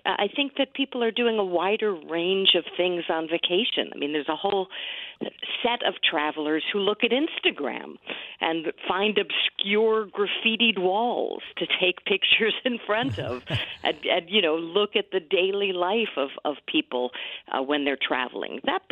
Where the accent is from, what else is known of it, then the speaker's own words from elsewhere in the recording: New York City, New York, United States; I mean, I do love exploring my hometown of New York City, which I write about in Fromer's Easy Guide to New York City.